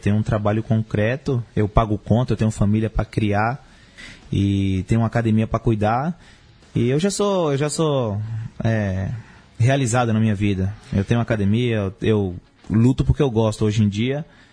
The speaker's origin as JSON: {"language": "Portuguese", "region": "São Paulo", "country": "Brazil", "said": "eu sou daqui de São Paulo"}